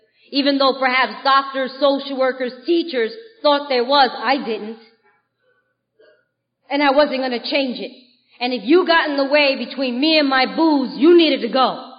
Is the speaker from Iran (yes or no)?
no; Puerto Rico; first language Spanish; English is a second language; I got to do it in Spanish for the first time. You know, it's my first language. That was beautiful to tell my story.